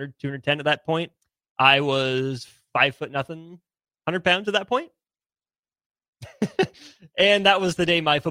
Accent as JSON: {"language": "English", "town": "Lincoln", "region": "Nebraska", "country": "United States", "tie": "born or raised there", "said": "I grew up in Lincoln, Nebraska, not necessarily the same caliber of dudes. So, love my hometown, love my home city."}